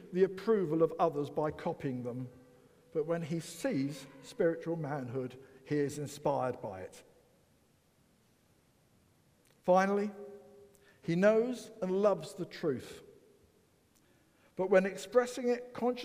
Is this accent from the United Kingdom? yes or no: yes; England, United Kingdom; Because I was brought up in England.